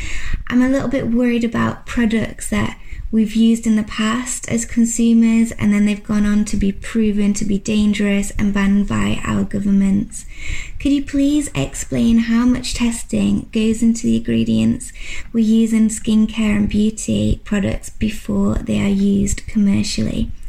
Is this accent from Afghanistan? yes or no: no; England, United Kingdom; I'm from England.